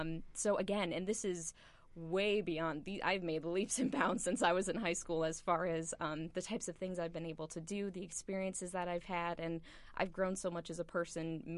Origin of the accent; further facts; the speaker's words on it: Toledo, Ohio, United States; I'm originally from Toledo, Ohio, and no one in Toledo has ever heard of Marion or anything like that.